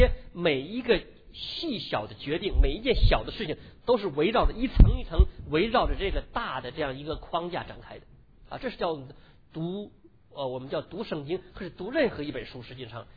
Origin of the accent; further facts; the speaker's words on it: China; 我们中国人讲到做文章还有做人是一个道理